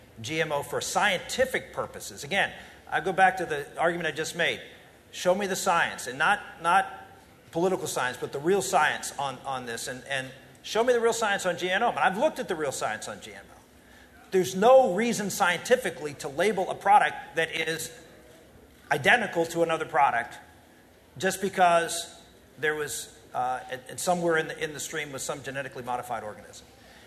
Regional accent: Pennsylvania, United States; I grew up in western Pennsylvania, and you see pictures of my hometown and Pittsburgh, which was near my hometown

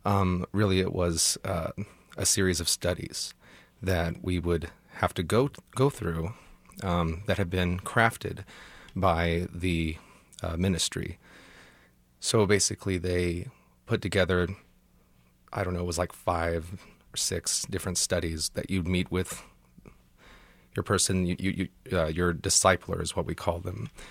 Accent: Kansas City, United States; my mother, she lives in Austin, Texas now, but I grew up in Kansas City

